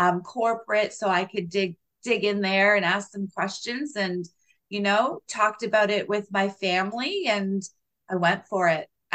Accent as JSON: {"language": "English", "town": "Windsor", "region": "Ontario", "country": "Canada", "tie": "born or raised there", "lives_now": "Toronto, Canada", "said": "Yeah, so I grew up here in Windsor and then have spent the last 16 years in the GTA."}